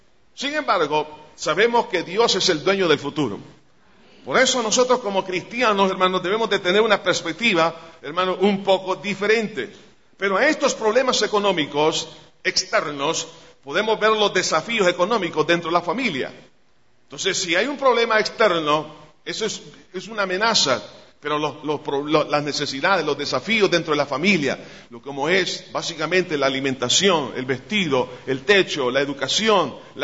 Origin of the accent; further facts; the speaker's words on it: El Salvador; La pregunta a nosotros como salvadoreños